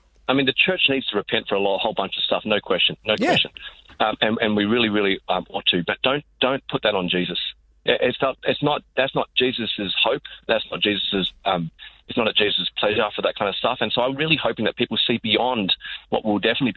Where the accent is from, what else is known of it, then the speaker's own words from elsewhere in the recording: Australia; accent: Australian; I'm Aussie. But we're Aussie, totally. I mean, you listen to me, I sound entirely Aussie.